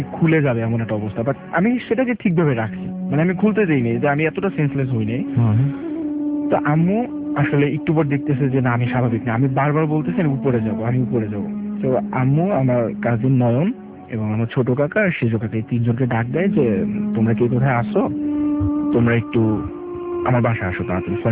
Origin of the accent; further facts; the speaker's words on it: Barisal, Barisal Division, Bangladesh; now in Dhaka, Bangladesh; আমার home town Barishal, আমি ঢাকা মহাখালীতে থাকি।